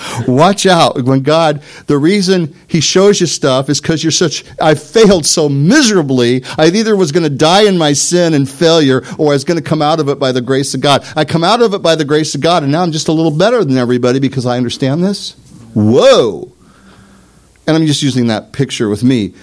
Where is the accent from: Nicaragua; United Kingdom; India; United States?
Nicaragua; we're both from Nicaragua. And that's just how life is down there, right?